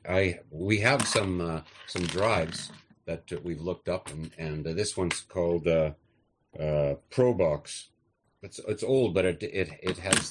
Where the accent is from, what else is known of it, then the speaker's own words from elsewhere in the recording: Scotland, United Kingdom; I know. I'm too Scottish. I'm too Scottish.